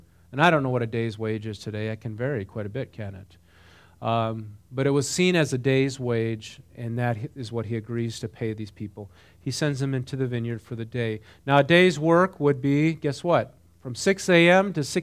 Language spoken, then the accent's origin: English; North Dakota, United States; I grew up in North Dakota, but, you know, it was primarily white up there when I grew up.